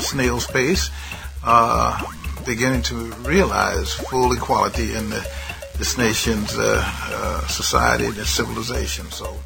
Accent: Phoenix, Arizona, United States; born there; I was born in Phoenix, Arizona, and I often tell people I was raised on the run.

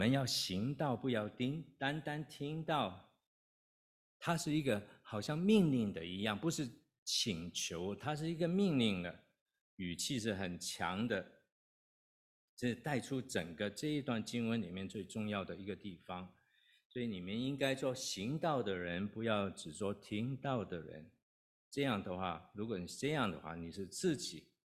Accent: Guangdong, China; accent: Cantonese; 我们广东话就是过了，就是这个意思啊。

